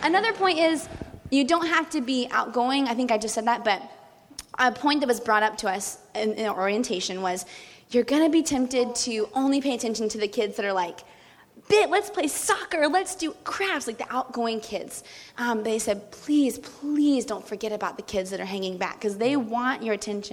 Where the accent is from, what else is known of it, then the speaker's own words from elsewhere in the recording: the South, United States; I'm from the South. We like to eat, and we like to eat a lot.